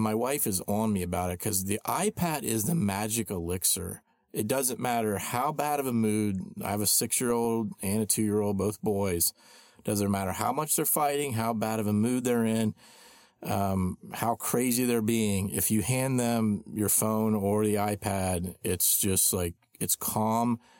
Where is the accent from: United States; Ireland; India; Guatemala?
United States; Ohio; I'm from Southeast Ohio.